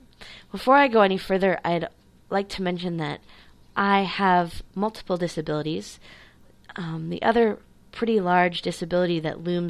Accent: New Orleans, Louisiana, United States; now in Memphis, United States; we are evacuees from Hurricane Katrina and are going back home to New Orleans in about a week and a half.

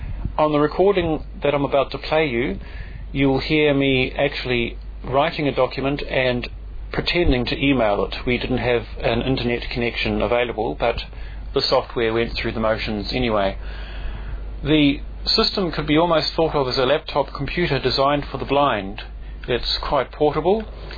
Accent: Auckland, New Zealand; I'm from Auckland, New Zealand.

